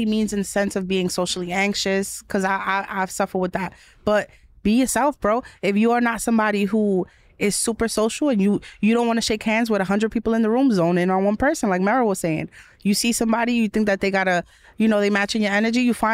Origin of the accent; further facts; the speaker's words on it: New York City, New York, United States; A lot of people don't have that experience, but as a New Yorker, that's how we build our friendships.